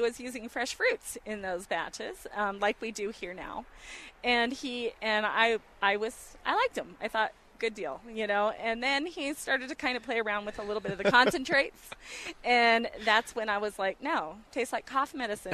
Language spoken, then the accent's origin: English; Westminster, Colorado, United States; No, I'm from Colorado, born and raised in Colorado, joined the military to do some traveling, and I ended up right back in Fort Carson.